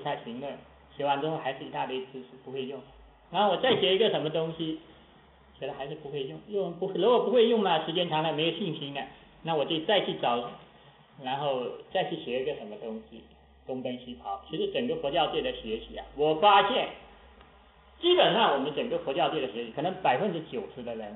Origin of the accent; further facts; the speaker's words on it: Xiamen, Fujian, China; 我们厦门那边有个教授